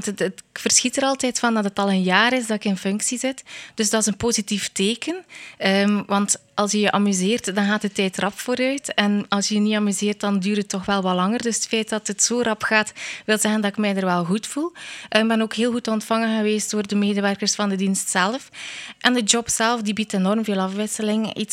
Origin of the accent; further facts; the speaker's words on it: De Haan, West Flanders, Belgium; also born or lived in Ghent / Aalter; now in Hertsberge, Belgium; 34 jaar. Oorspronkelijk kom ik uit De Haan, dus ik ben van de kust, maar wij zijn een stukje het binnenland ingetrokken. Eerst naar Gent, dan naar Aalter en nu in Hertsbergen terechtgekomen.